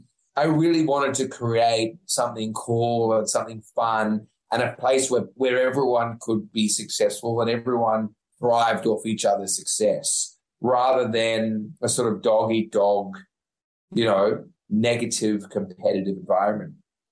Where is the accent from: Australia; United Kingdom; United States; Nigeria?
Australia; Sydney, New South Wales; You know, I was from the North Shore of Sydney. It was a less affluent area than the eastern suburbs.